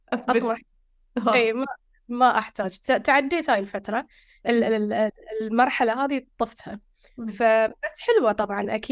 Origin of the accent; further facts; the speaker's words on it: Bahrain; also born or lived in Lamu, Kenya; البحرين هو يعني بيتي وأصلي، وأنا من البحرين، المقر الأساسي، المركز البحرين، المركز الثاني لي هو جزيرة لامو، فصرت يعني بين البحرين جزيرة لامو